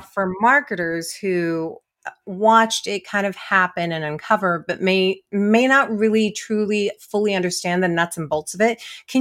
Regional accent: California, United States; I grew up in the Silicon Valley, so it's like runs in my blood for sure.

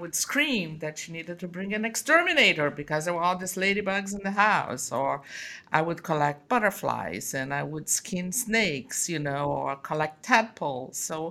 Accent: Rio de Janeiro, Brazil; I was born and raised in Rio de Janeiro. Used to go a lot to the beach there, so that was fun growing up.

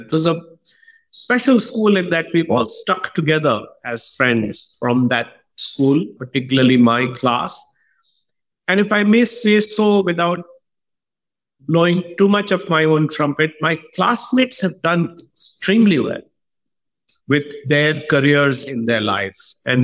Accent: Patna, Bihar, India; I was born in Patna, in Bihar, state of Bihar in India, and I spent the first 18 years of my life there. I still have a home there, so I would say that it's still home for me.

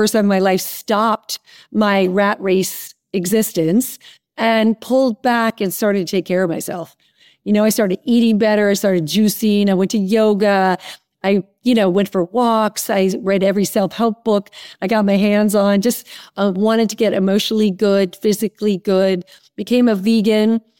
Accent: Arizona, United States; moved away as an adult; also born or lived in New York; now in Los Angeles, United States; I grew up in Arizona, moved to New York and, you know, worked the fast pace in the advertising business, sick all the time in New York with the weather and the stress and all that.

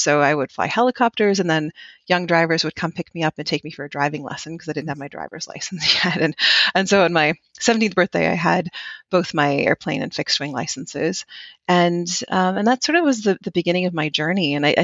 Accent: Wiarton, Ontario, Canada; So I grew up in Wyarton, Ontario. Most people here would probably know it as the groundhog capital of Canada.

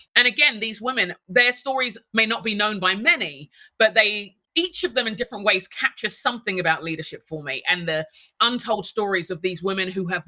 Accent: London, United Kingdom; moved away as an adult; now in Minneapolis, United States; My parents moved to England in the 1960s, emigrated like many Nigerians. And I was born in London. Grew up in London, and then in my 30s, moved to live in the States. So I live in Minneapolis now.

